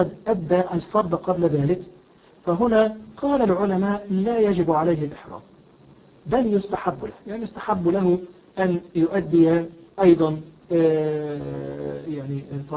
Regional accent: Egypt; يعني خاصة عندنا في مصر رحلات الحج أو العمرة تحديدا يذهبون فيها أولا إلى المدينة

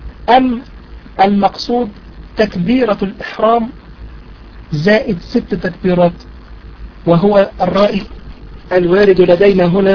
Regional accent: Egypt; هذا هو رأي الشافعي وهو مشهور عندنا في مصر.

